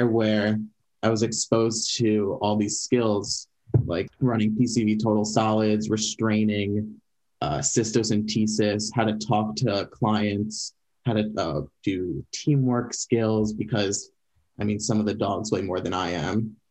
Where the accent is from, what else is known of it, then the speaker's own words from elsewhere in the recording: Long Island, New York, United States; also born or lived in Manhattan; now in Philadelphia, United States; Yeah, so I'm from Long Island. I was back and forth between there and like Manhattan my whole life.